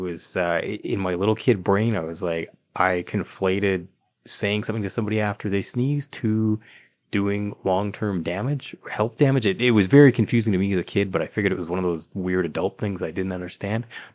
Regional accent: Calgary, Alberta, Canada; we're both from Calgary, Alberta, Canada.

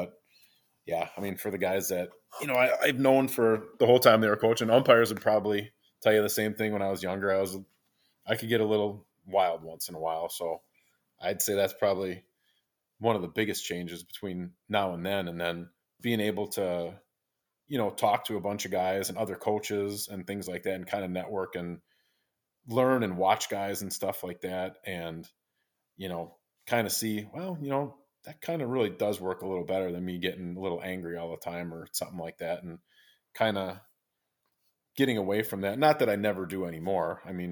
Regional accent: Greenfield, Wisconsin, United States; being a Greenfield guy, it was different. You know, going your whole, you know, growing up in Greenfield, that's always our biggest rivals, Greenfield, Greendale.

